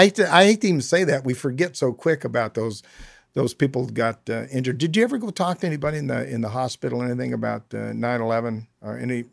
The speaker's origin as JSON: {"language": "English", "country": "United States", "said": "I'm an American, I love this country"}